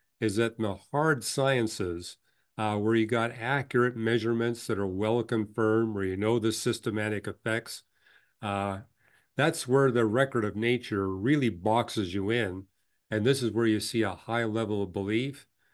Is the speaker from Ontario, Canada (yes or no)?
no; Vancouver, British Columbia, Canada; because I grew up in Vancouver.